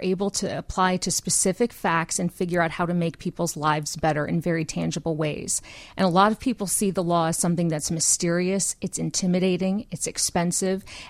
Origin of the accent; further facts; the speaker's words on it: Urbana, Illinois, United States; I grew up in Urbana